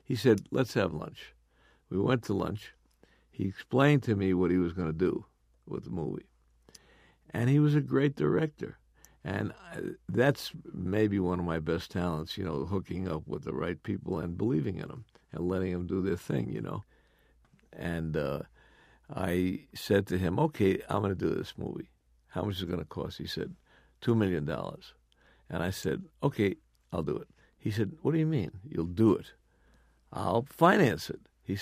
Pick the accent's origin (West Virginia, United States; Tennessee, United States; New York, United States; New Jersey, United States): New York, United States; Bronx; also born or lived in Brooklyn; the people he grew up with, are the same people that I grew up with in the Bronx and in Brooklyn.